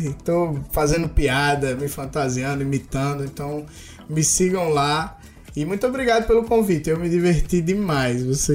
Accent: Northeast Region, Brazil; Talvez seja porque eu sou nordestino

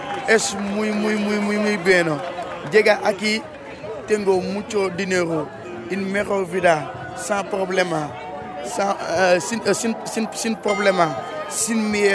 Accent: Senegal; Spanish is a second language; moved away as an adult; now in Spain; Soy de Senegal.

